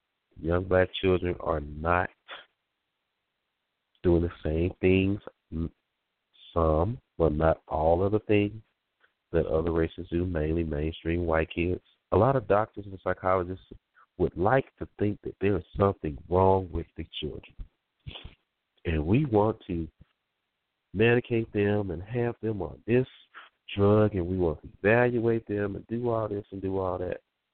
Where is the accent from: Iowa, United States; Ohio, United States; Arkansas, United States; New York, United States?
Arkansas, United States; Now, related to my home state of Arkansas